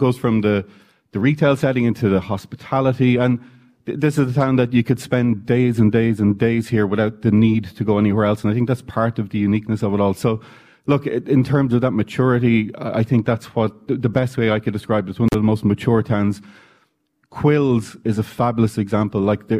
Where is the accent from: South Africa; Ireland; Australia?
Ireland; Kildare, Leinster; and I come from Kildare